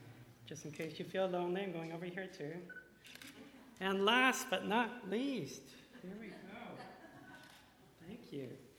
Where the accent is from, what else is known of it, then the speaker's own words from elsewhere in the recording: Mount Forest, Ontario, Canada; I'm a local boy. I grew up in Mount Forest, as some of you know. I went to Kenilworth Public School and then came to Mount Forest Public School for grade 7 and 8, and then went off to Norwell High School.